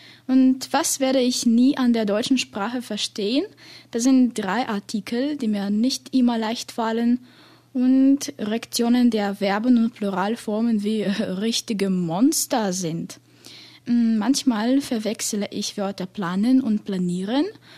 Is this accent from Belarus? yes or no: yes; Belarus; born there; German is a second language; Ich bin in Belarus im Jahr 2000 geboren. Ich lerne Deutsch